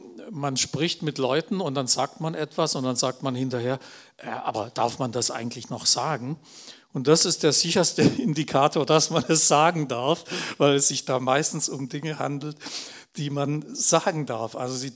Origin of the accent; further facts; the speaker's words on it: Baden-Württemberg, Germany; ich bin ja Schwabe, war immer kreuzunglücklich damit viele Jahre. Heute finde ich super, dass ich Schwabe bin.